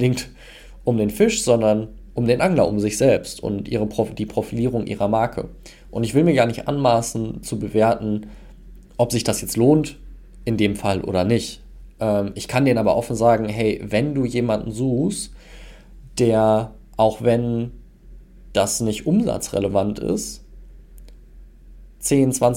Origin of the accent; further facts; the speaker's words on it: North Rhine-Westphalia, Germany; Wir kommen aus dem Pott, wir reden so, wie uns die Schnauze gewachsen ist.